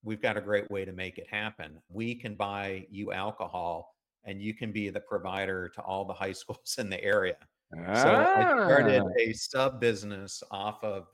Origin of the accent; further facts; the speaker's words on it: York, Pennsylvania, United States; where I grew up in York, Pennsylvania, we had a ton of gangs and they were all part of these different gangs.